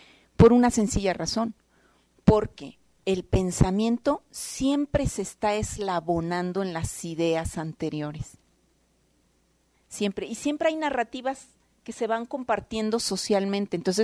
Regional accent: Jalisco, Mexico; de quienes somos los jaliscienses. Somos la cuarta economía del país.

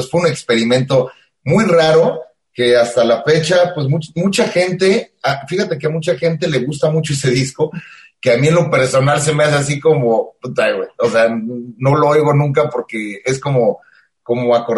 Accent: Mexico City, Mexico; él y yo nos conocemos desde que tenemos 14 años en México. Nosotros somos del DF. Bueno, de la Ciudad de México ahora. Y nos venimos, bueno, nos fuimos para San Miguel

